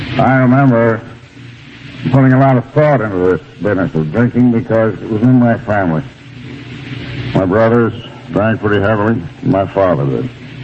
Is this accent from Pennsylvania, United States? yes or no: no; Albany, New York, United States; born or raised there